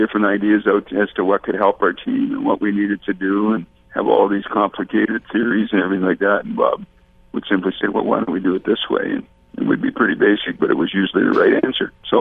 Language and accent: English; Manitoba, Canada; growing up in Manitoba, you always identify with hockey in the province